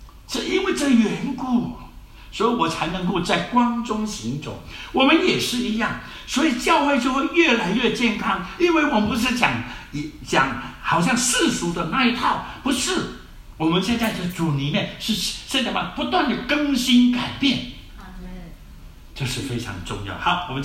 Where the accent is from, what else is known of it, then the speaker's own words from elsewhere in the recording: Fujian, China; now in Hong Kong; 因为我们是福建人呐、啊，那么福建人老人家就很想所有的孩子们都聚在一起，不要分开，所以呢，他们全部都到了加拿大